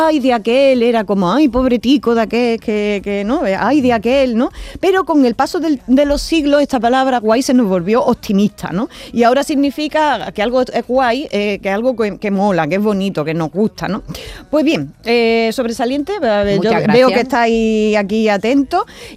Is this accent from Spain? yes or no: yes; Andalusia, Spain; en por lo menos por mi tierra, por Jaén, por Granada, por algunas partes de Córdoba